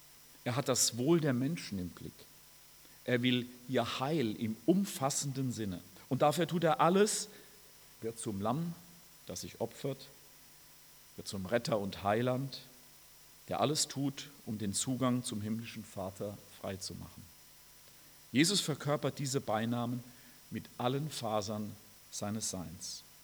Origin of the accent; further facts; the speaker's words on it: Rhineland-Palatinate, Germany; ich komme aus der Pfalz, ne?